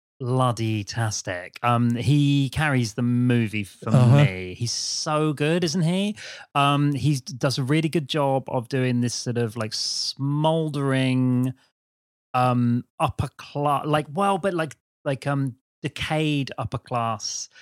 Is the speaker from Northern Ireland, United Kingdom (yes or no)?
no; Brighton, South East England, United Kingdom; Now, Petros, I'm from Brighton.